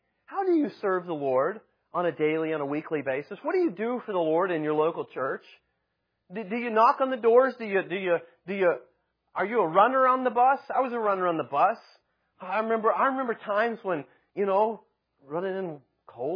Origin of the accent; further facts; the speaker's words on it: Midwest, United States; I'm from the Midwest, okay?